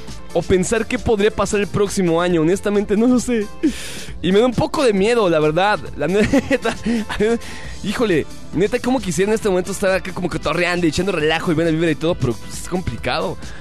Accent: Mexico; Digo, como mexicanos no es tan difícil en todo el tiempo

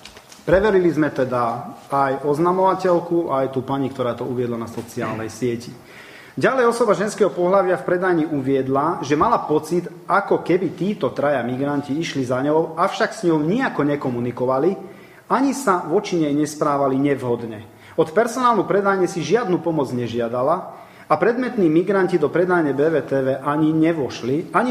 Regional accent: Komárno, Nitra Region, Slovakia; poznám to, lebo som z Komárna.

